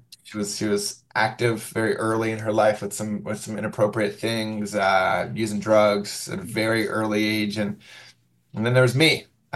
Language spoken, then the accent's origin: English; Crystal River, Florida, United States; I grew up in Crystal River. It's a small town in Florida on the West Coast. It's actually home of the manatees, so a lot of springs and manatees in there.